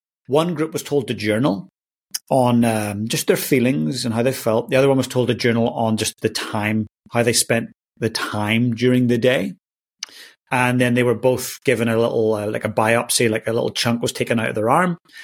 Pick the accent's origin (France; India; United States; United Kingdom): United Kingdom; Northern Ireland; growing up in Northern Ireland, I was a young, very passionate boy.